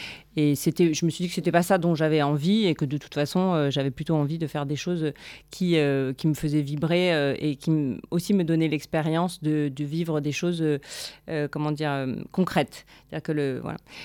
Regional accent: Paris, Île-de-France, France; Donc, je suis parisienne d'origine

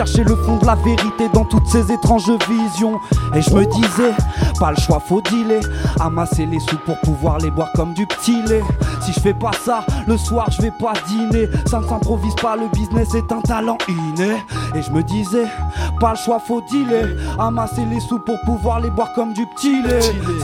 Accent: Marseille, Provence-Alpes-Côte d'Azur, France; Je suis de la Belle de Mai, frérot.

